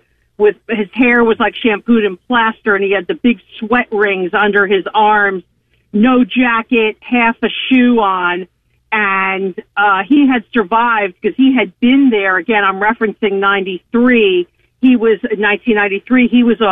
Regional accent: New Jersey, United States; I grew up in New Jersey as a little girl watching that building go up.

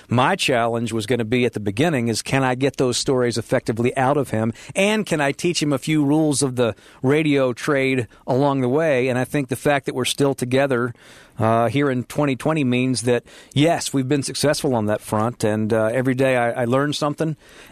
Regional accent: Charlotte, North Carolina, United States; I grew up in Charlotte, so I'm a lifelong Charlottean.

